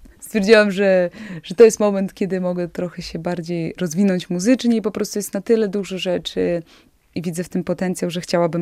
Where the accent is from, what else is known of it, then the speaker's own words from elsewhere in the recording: Bielsk Podlaski, Podlaskie Voivodeship, Poland; born there; Urodziłam się w Bielsku Podlaskim i moja rodzina pochodzi z Bielska, ale też właśnie z Kleszczel, więc mam takie korzenie bardzo podlaskie.